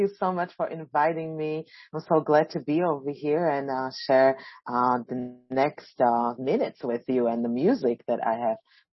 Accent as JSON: {"language": "English", "country": "Mongolia", "tie": "born or raised there", "also_born_or_lived": "Slovakia", "moved": "as an adult", "lives_now": "New York, United States", "said": "I am a Slovak jazz, world music, R&B and gospel singer, fusing all these genres. I was born in Slovakia, but when I was a small child, specifically 1 year old, I moved to Mongolia, and I grew up in Mongolian desert"}